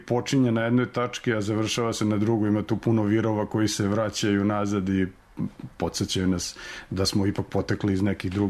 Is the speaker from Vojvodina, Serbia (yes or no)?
yes; Sremska Mitrovica, Vojvodina, Serbia; Možda zato što sam rodom iz Sremske Mitrovice, pa sam se kao dete saplitao o veliko rimsko kamenje i igrao se po iskopinama rimskim koje to i danas postoje.